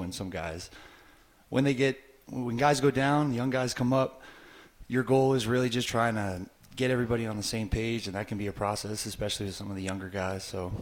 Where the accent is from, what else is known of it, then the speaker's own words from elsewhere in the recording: Massachusetts, United States; Yeah, so I'm from outside of Boston. I'm from Massachusetts, New Hampshire area. Like, I'm all around there.